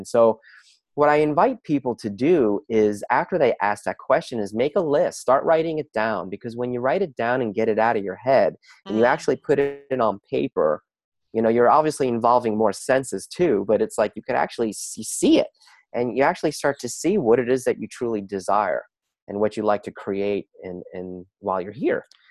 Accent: New Jersey, United States; it's called Consciousness with a Jersey Boy. Why? Because I'm from New Jersey.

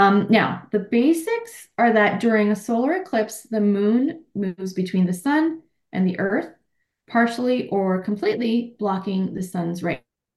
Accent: Pickering, Ontario, Canada; also born or lived in Manhattan; now in Richmond Hill, Canada; having gone from living where I grew up in Pickering. So growing up, not in the city, because when I wasn't as developed as it was now. Then moving to Manhattan

